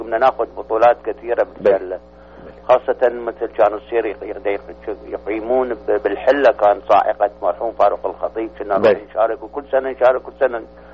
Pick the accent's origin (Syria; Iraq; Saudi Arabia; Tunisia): Iraq; moved away; لأن أنا لازلت عراقي صميم 100% مو 100% أنا صار 32 سنة بس أنا دمي ما تغيرت أنا بعدني عراقي